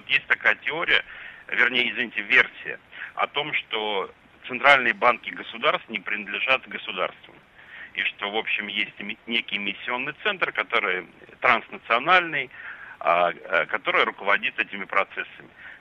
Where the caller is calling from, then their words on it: United States; я звоню из США.